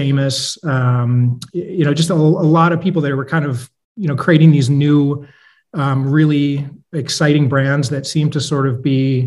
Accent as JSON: {"language": "English", "region": "Michigan", "country": "United States", "tie": "born or raised there", "said": "I grew up in Michigan."}